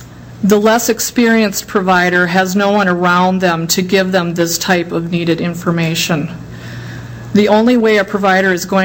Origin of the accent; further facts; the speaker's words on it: Edina, Minnesota, United States; I'm from Edina